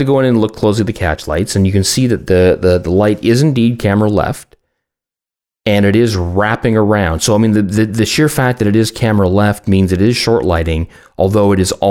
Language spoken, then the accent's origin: English; Canada; You know, I'm Canadian. We're all lumberjacks.